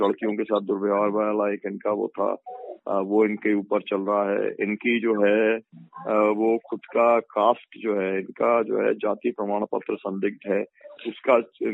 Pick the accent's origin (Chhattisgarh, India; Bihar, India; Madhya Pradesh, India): Madhya Pradesh, India; Parmandal; मेरे यहाँ पर परमंडल जो मेरा गांव है वहाँ पे 1200 महिलाएं हैं